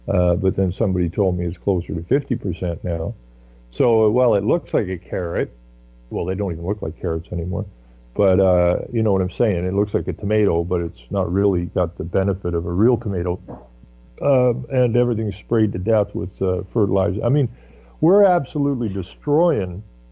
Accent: Ontario, Canada; But I mean, we grew up in the Ottawa Valley.

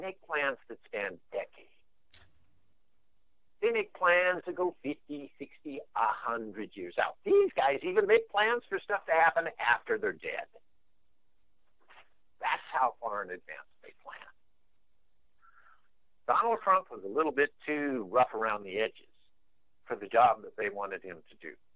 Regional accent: Hollywood, California, United States; I come from Hollywood. My, you know, whole family was actors and actresses

